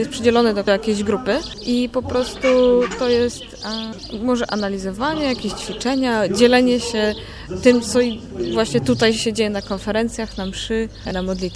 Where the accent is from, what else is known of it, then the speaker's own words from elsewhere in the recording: Kraków, Lesser Poland, Poland; now in Southampton, United Kingdom; Jestem z Krakowa … Obecnie studiuję w Anglii, w Southampton.